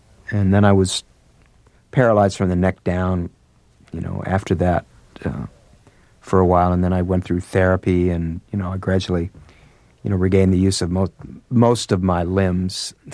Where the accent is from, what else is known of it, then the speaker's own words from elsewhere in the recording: St. Louis, Missouri, United States; And there was some blues … because I grew up in St. Louis, and so a lot of that music was being played on the radio.